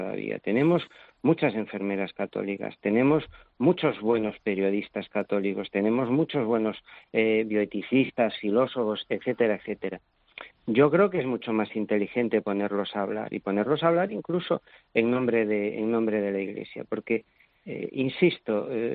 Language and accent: Spanish; Galicia, Spain; Pero yo soy gallego, ¿no?